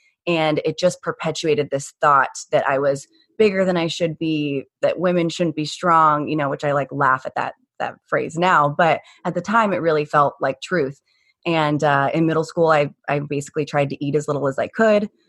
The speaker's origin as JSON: {"language": "English", "town": "Phoenix", "region": "Arizona", "country": "United States", "tie": "born or raised there", "said": "born and raised in Phoenix."}